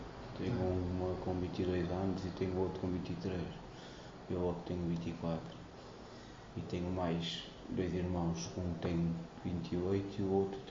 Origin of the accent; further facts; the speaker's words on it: Porto, Portugal; nasci no Porto, no bairro do Regado.